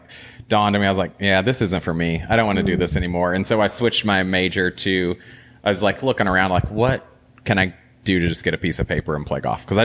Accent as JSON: {"language": "English", "town": "El Reno", "region": "Oklahoma", "country": "United States", "tie": "born or raised there", "said": "So I grew up in El Reno, smaller town about 30 minutes west of Oklahoma City."}